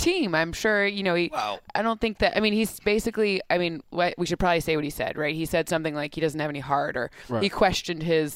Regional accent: Michigan, United States; I mean, I'm from Michigan.

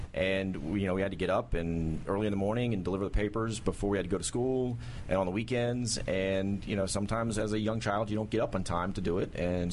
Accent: Bethesda, Maryland, United States; born there; I was a military brat. Was born here in Bethesda and moved around most of my life.

